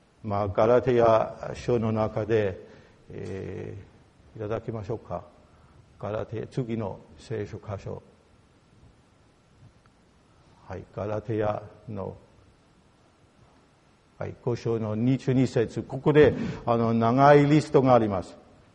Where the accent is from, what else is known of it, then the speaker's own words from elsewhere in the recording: Germany; Japanese is a second language; 私たちドイツ人が散歩が大好きです。